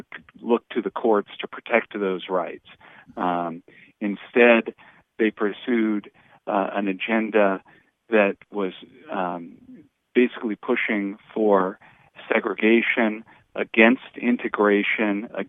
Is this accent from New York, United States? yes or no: no; Phoenix, Arizona, United States; moved away as an adult; now in Washington, United States; I'm from Phoenix, Arizona, originally. So I'm a fellow Westerner and moved out to some 30 years ago to Washington, D.C. to be a political writer.